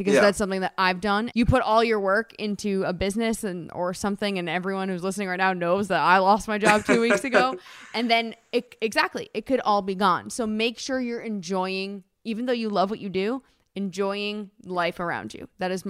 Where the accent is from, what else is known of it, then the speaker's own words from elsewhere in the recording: New Jersey, United States; Like, growing up in Jersey, like, I would get the catalog.